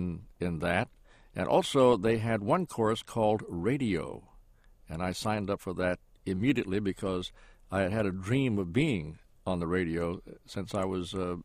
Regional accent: Goldsboro, North Carolina, United States; In Goldsboro, North Carolina. That's farming community east of Raleigh.

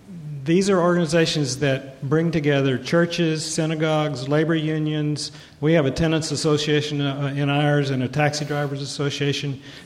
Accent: Austin, Texas, United States; I'm from Austin, Texas. We have Austin Interfaith.

